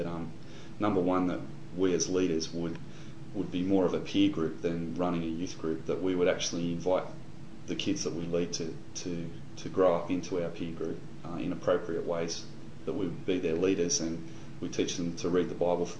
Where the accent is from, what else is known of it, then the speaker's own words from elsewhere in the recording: New South Wales, Australia; my shire, well, not my shire, but back in the shire. Sutherland Shire. But I grew up in Kirrawee High School